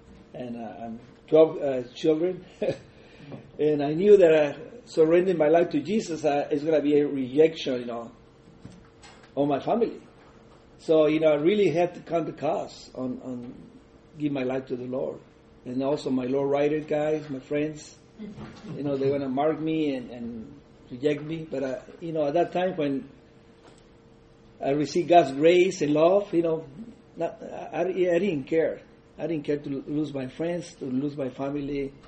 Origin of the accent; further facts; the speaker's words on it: Pure Valley, United States; first language es; English is a second language; I'm first generation immigrant, and so that's why my English is that strong. I grew up in Pure Valley, everybody speaks Spanish, so I wasn't really pushed to talk English.